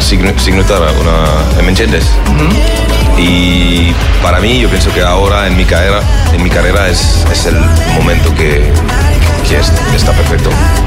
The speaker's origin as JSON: {"language": "Spanish", "town": "Marseille", "region": "Provence-Alpes-Côte d'Azur", "country": "France", "tie": "born or raised there", "said": "yo nací en Marsella. Y hay una mezcla de gente de Italia, de España, de gypsies, de Italians, de Corsicans, de todo. Entonces, I grew up with those"}